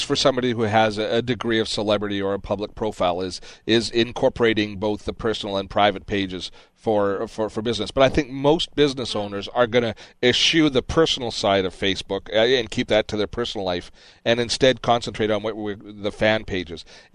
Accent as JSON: {"language": "English", "region": "Scotland", "country": "United Kingdom", "said": "and not just being Scottish and cheap, as you're kind of alluding to there"}